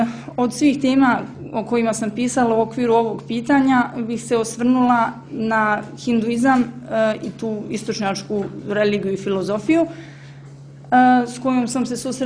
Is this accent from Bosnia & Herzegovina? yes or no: yes; Banja Luka, Republika Srpska, Bosnia & Herzegovina; u Banja Luci, odakle sam ja porijeklom